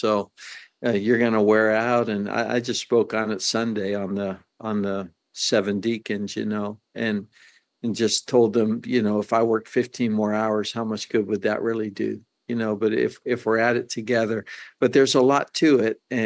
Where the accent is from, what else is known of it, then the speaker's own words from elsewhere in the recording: Pittsburgh, Pennsylvania, United States; I'm from Pittsburgh. We don't have hurricanes in Pittsburgh.